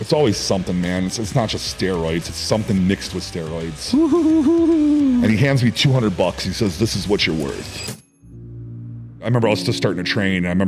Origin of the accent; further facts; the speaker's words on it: Cleveland, Ohio, United States; like I'm from Cleveland, Ohio, and nobody around me dieted or competed or, you know, lived that fitness lifestyle.